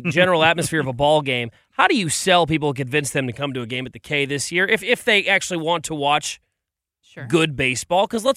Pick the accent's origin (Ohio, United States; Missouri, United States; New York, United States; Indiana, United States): Missouri, United States; St. Louis; now in Kansas City, United States; My co-host on Q104 busts me all the time because I'm not from Kansas City. I grew up in St. Louis.